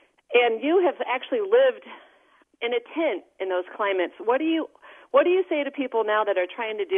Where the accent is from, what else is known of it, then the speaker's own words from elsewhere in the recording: Arizona, United States; now in Mequon, United States; I'm also from Arizona, and I live in Mequon, Wisconsin.